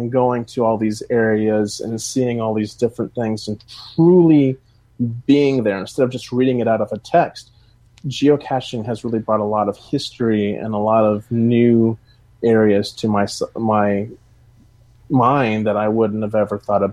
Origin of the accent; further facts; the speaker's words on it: South Dakota, United States; I am from South Dakota, but Arkansas is I call home state now because I've been here for 20 years.